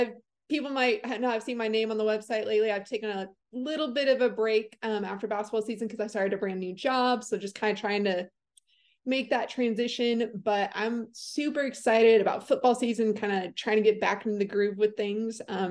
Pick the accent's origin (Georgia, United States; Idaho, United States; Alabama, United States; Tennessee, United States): Idaho, United States; Boise; I grew up in Boise, Idaho. So I followed TCU from afar growing up, big Boise State fan.